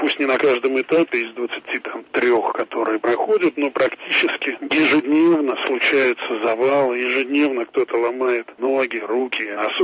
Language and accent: Russian; Russia; я вот из России, что я спортивный журналист